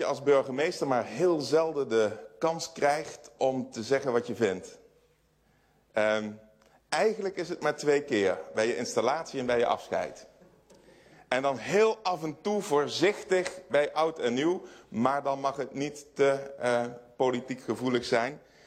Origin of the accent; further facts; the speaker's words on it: Gelderland, Netherlands; Van oorsprong kom ik uit de Valendries. Dat is een rivierduinengebied.